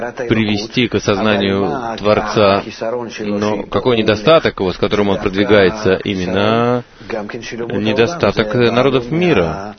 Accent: Russia; я из России.

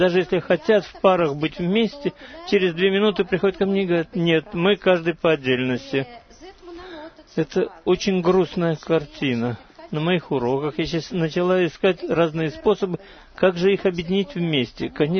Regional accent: Jerusalem, Jerusalem District, Israel; Я из Иерусалима. Я учительница.

